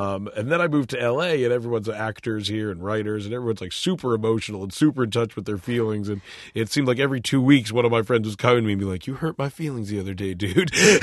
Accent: Vancouver, British Columbia, Canada; he thinks a lot of it came from when we grew up in Vancouver.

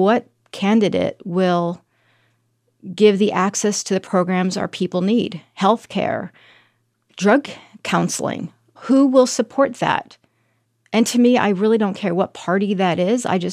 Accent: Florida, United States; why couldn't it have been in my home state of Florida?

